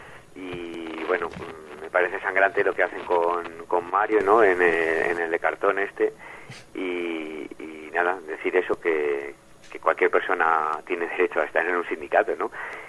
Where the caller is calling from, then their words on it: Leganés, Community of Madrid, Spain; de Coleganés, que os estaba escuchando